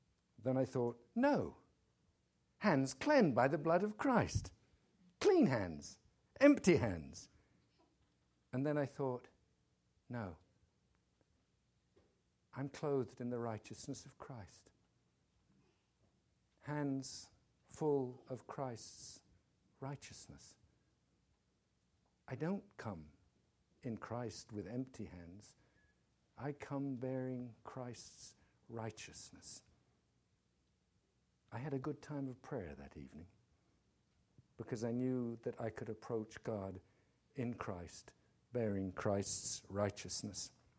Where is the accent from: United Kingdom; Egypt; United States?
United Kingdom; I'm a British citizen.